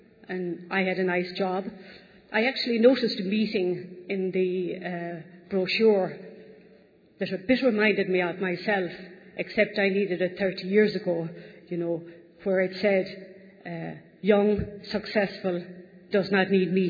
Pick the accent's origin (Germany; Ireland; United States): Ireland; I'm Irish, as you can imagine or can figure out. I've been told to speak very slowly. That's by my American friends who said they won't understand you.